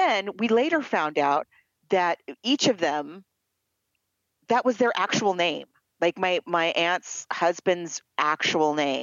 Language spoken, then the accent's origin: English; New York, United States; And a New Yorker, I know.